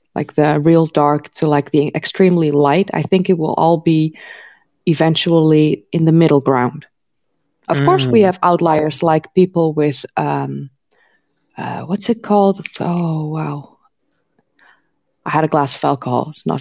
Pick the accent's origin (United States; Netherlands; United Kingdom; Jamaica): Netherlands; English is a second language; I'm Dutch, I'm not English, so I sometimes need to cheat and use translate for things.